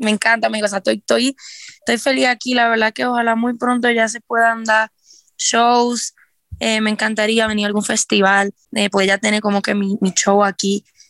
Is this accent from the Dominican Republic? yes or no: yes; Dominican Republic; de República Dominicana